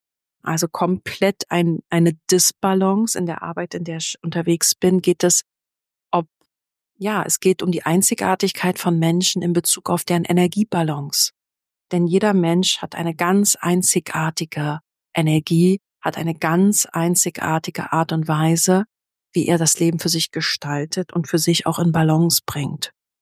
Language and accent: German; Berlin, Germany; Und dort, wo ich groß geworden bin in Berlin, gab es eines der größten, oder gibt es, glaube ich, immer noch eines der größten Leistungszentren für Sportler.